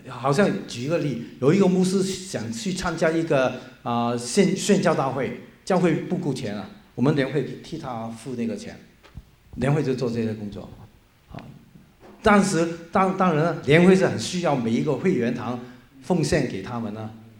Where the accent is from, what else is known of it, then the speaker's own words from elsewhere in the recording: Hong Kong; moved away as an adult; 我在香港，我是在潮语浸信会长大，潮语浸信会是北美浸信会的。我移民之前是在闽南浸信会的背景的浸信会做牧师